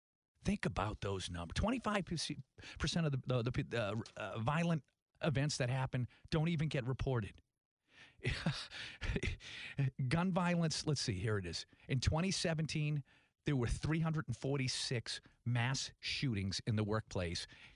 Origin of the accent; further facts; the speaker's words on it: Tewksbury, Massachusetts, United States; And we grew up in Tewksbury, Massachusetts